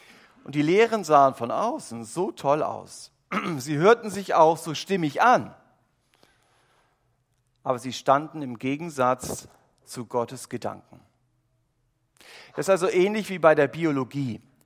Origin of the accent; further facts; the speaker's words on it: Germany; So sind wir Menschen gestrickt, vielleicht ganz besonders wir als Deutsche. Wir lieben Regelkataloge.